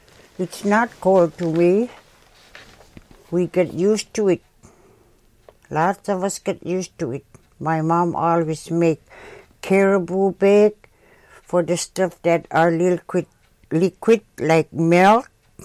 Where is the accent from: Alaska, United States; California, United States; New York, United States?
Alaska, United States; Selawik; I was born in March 17, 1941, right across from the river from my house.